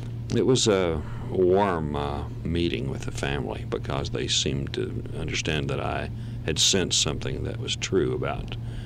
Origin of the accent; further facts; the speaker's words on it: Texas, United States; moved away as an adult; now in Arkansas, United States; Well, coming to Arkansas, I'm a Texan, you know, and coming to Arkansas 30 years ago has just been so great